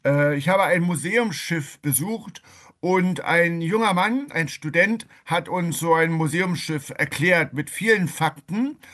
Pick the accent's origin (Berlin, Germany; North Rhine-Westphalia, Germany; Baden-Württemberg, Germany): Berlin, Germany; Das kann man als Berliner nicht immer so ganz gut nachvollziehen